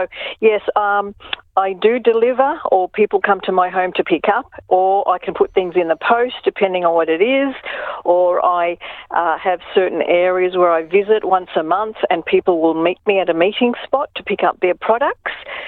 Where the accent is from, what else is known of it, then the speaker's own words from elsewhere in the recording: Sydney, New South Wales, Australia; born there; Yes, I was born in Sydney and my two siblings were two.